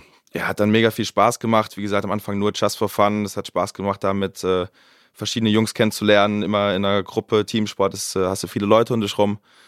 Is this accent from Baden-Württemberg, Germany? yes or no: yes; Mannheim, Baden-Württemberg, Germany; ich komme aus Mannheim